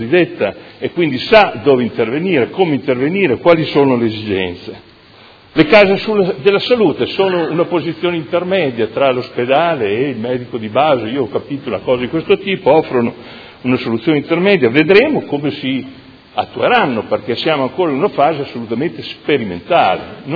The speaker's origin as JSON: {"language": "Italian", "town": "Modena", "region": "Emilia-Romagna", "country": "Italy", "said": "da Modenese, dico"}